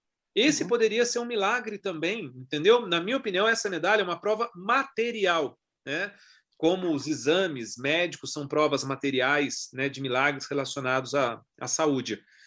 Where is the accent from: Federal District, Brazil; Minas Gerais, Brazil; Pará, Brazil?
Minas Gerais, Brazil; Cruzília; born there; Eu nasci na cidade de Cruzília, no sul de Minas Gerais, né? Então, é onde eu nasci.